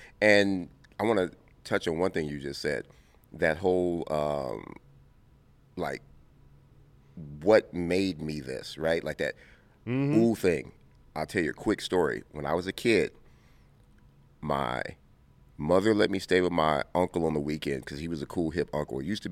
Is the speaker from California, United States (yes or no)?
yes; Compton, California, United States; Or because I came from Compton, I'm not supposed to be smart.